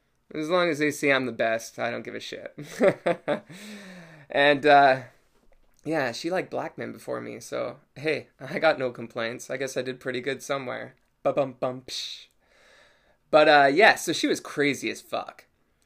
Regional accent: Canada; I'm Canadian. Everyone loves Canadians.

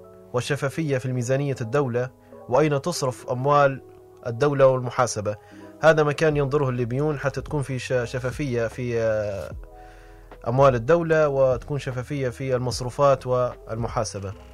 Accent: Libya; مع الأسف بلادنا ليبيا

